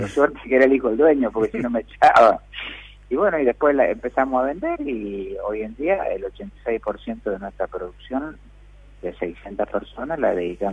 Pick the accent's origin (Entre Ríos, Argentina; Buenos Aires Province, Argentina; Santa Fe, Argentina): Santa Fe, Argentina; Rafaela; Somos unos gringos de Rafaela que le ponemos mucho laburo, mucho trabajo, sábado, domingo